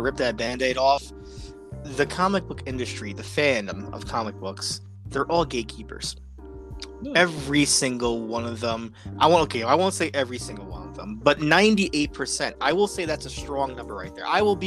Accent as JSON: {"language": "English", "town": "New York City", "region": "New York", "country": "United States", "tie": "born or raised there", "said": "growing up in the Bronx and seeing that, you know, predominantly a mixed area"}